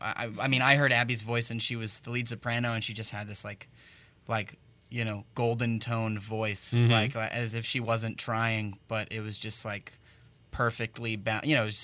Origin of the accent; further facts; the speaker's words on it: Boston, Massachusetts, United States; moved away; also born or lived in Milton, Massachusetts / Walnut Creek, California; Milton, Massachusetts is where I'm originally from, which is like it's the last T stop on, I think it's the Orange Line in Boston. But I grew up, I grew up in Boston.